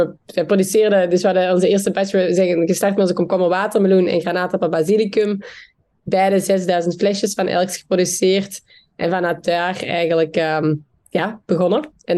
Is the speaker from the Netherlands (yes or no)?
no; Antwerp, Flanders, Belgium; Ja, wij zijn origineel van Nederland, vandaar … maar eigenlijk altijd in België opgegroeid, zoals je ook kunt horen. En wij in het huis waar wij in Antwerpen zijn opgegroeid